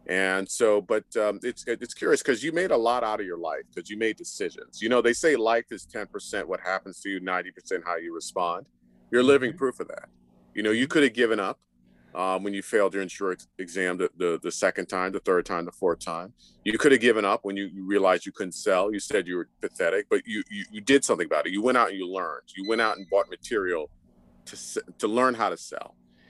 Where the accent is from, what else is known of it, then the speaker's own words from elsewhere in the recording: New York City, New York, United States; my parents actually came to this country from Haiti. And yeah, I was born and raised in New York City. I still live in New York City.